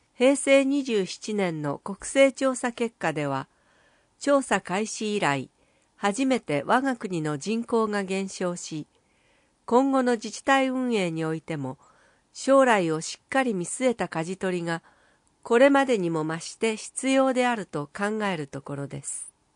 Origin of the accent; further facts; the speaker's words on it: Tondabayashi, Osaka, Japan; 私たちのふるさと富田林がきらめきの町として光り輝き続けることができるよう